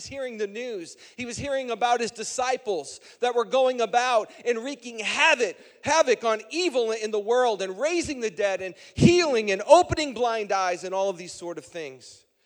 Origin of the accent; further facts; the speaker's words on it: Midwest, United States; I grew up in the Midwest, so I grew up in Tornado Alley. I'm pretty used to having to go to the basement and hearing the sirens once a month be tested.